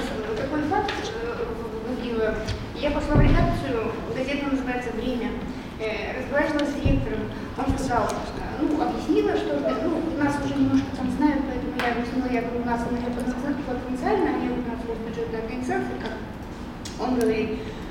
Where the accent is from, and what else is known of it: Angarsk, Irkutsk Oblast, Russia